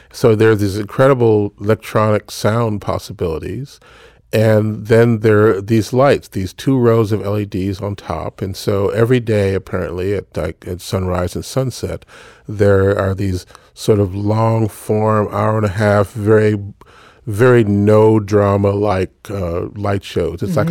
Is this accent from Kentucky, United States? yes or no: no; Chicago, Illinois, United States; Yeah, well, I come from Chicago. It's not quite the same.